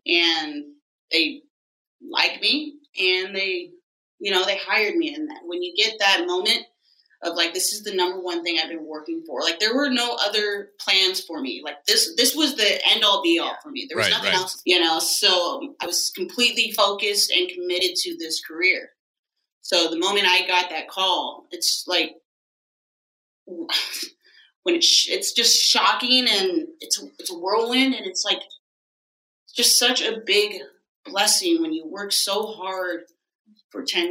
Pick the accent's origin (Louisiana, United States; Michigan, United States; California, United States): California, United States; San Bernardino; I grew up in San Bernardino, which was not a very good area. It's one of the top 10 worst cities to grow up in.